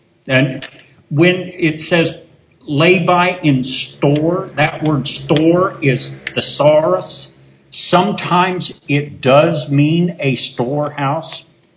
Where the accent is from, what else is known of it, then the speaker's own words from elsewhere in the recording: Kentucky, United States; You know, I grew up in Kentucky where basically if you were a farmer, you prospered once a year when you sold your tobacco crop.